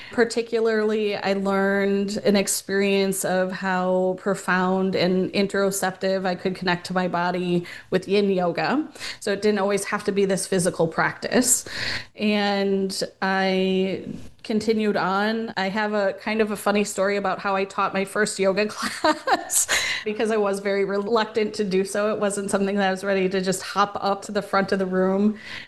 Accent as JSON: {"language": "English", "town": "Sheboygan", "region": "Wisconsin", "country": "United States", "tie": "born or raised there", "said": "I was living in my hometown at the time, Sheboygan, Wisconsin"}